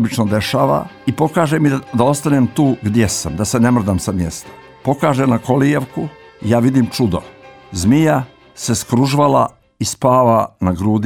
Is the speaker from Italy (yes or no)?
no; Nikšić Municipality, Montenegro; U kraju odakle sam ja u mom zavičaju, u Župi Nikšićkoj, od vajkada je vrlo prisutan i živ